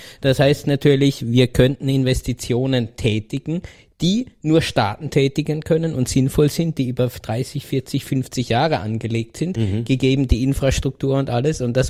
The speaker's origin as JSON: {"language": "German", "country": "Germany", "tie": "born there", "said": "Aber als gebürtiger Deutscher muss ich schon auch sagen"}